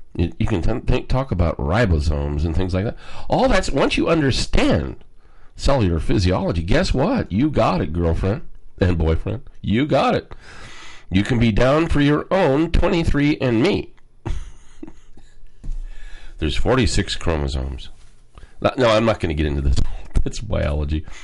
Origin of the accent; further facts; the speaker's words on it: Scotland, United Kingdom; I might find out, rather than being so Scottish, I'm probably more Ruski.